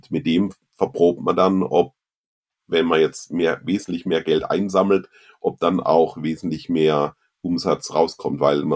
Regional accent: Ettlingen, Baden-Württemberg, Germany; Meine Heimatstadt ist ja sozusagen Ettlingen

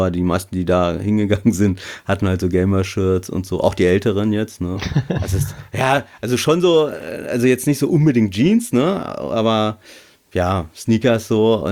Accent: Lower Saxony, Germany; Berlin ist bei mir ja auch nicht um die Ecke, ich komme ja aus Niedersachsen

